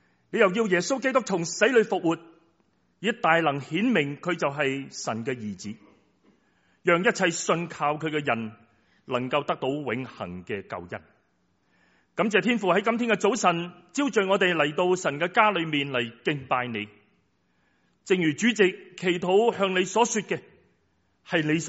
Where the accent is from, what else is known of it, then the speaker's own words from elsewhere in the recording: China; 我们中国人很熟悉一句说话，树欲静而风不息，子欲养而亲不在。